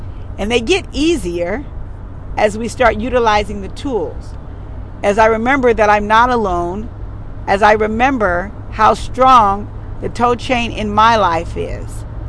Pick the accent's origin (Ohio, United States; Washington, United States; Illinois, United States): Washington, United States; Seattle; I'm from Seattle, Washington, and there are heels there that I forgot all about until I went to visit this summer